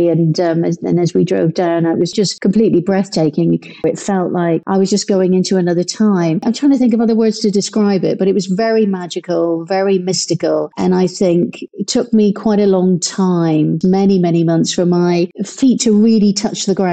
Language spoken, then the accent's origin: English; Plymouth, South West England, United Kingdom; Originally, I was born in Plymouth in Devon, and dare I say, though, quite an ordinary, down-to-earth background. My mum and dad were also from the Plymouth area. My father was a blacksmith, and my mother was a housewife.